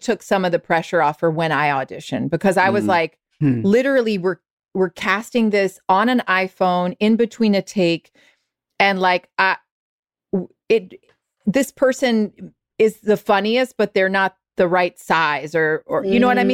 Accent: the South, United States; I'm from the South. The South has a tricky past, obviously, but like it just felt like it called to me.

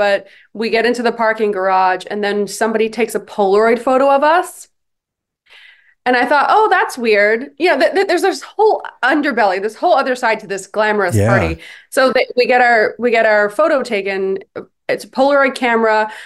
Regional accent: San Diego, California, United States; I was from San Diego. It's kind of a much smaller town than LA.

